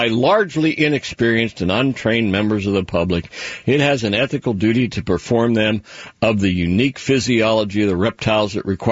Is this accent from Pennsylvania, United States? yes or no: yes; Pennsylvania, United States; I know where Pocahontas is. I was from Somerset County.